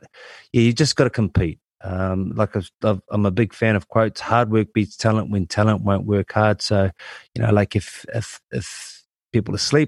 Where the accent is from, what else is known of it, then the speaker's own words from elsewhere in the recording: Auckland, New Zealand; born and bred in Auckland, love this country.